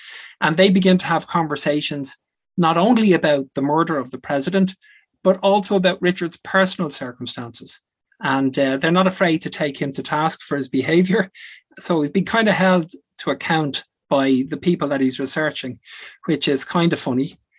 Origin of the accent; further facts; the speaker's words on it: Dublin, Leinster, Ireland; I'm originally from Walkinstown, which is a suburb in southwest Dublin.